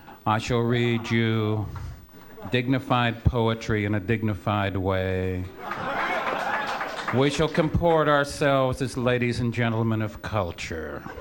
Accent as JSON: {"language": "English", "town": "San Pedro", "region": "California", "country": "United States", "said": "I come from San Pedro to put Redondo Beach on the map."}